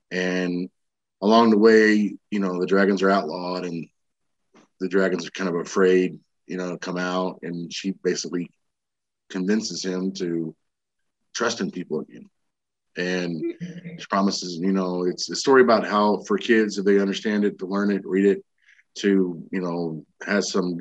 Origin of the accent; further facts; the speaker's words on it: Texas, United States; also born or lived in Illinois / Arizona; I was born in Illinois, raised in all over Texas and Arizona. I was an Air Force brat, and I joined the Army.